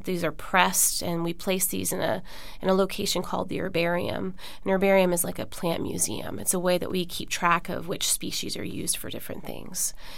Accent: Florida, United States; I grew up in South Florida and spent most of my childhood wearing no shoes and running around outside.

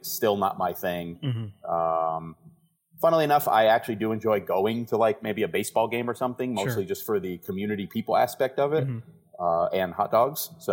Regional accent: North Carolina, United States; also born or lived in New York; Grew up in upstate New York till I was 10 years old, but pretty much grew up here in North Carolina.

